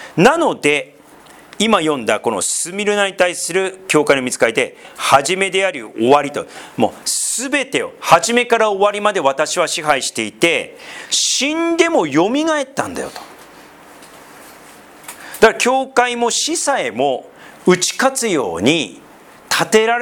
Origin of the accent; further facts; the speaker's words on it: Tohoku, Japan; 私東北出身で、東北の地震が起こってから復興活動何度も行きましたけど